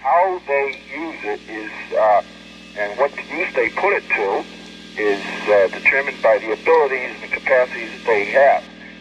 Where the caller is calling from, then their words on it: Massachusetts, United States; I'm calling from Massachusetts.